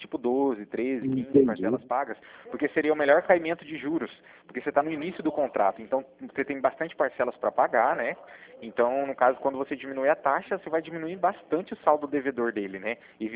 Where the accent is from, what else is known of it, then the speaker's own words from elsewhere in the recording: Cornélio Procópio, Paraná, Brazil; eu sou de Cornélio Procópio aqui, próximo de vocês, na divisa.